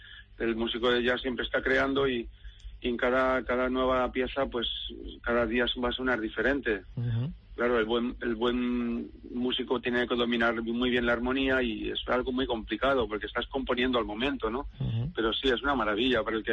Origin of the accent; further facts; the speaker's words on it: Valencia, Valencian Community, Spain; Yo vengo de Valencia y hay más de 1.500 personas enganchadas al baile.